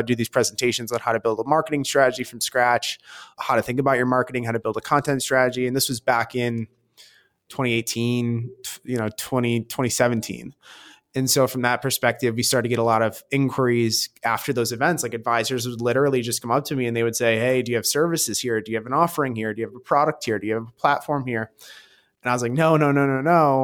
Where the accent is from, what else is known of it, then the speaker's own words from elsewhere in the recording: Michigan, United States; graduated, I'm from Michigan, so I didn't want to go back to Michigan.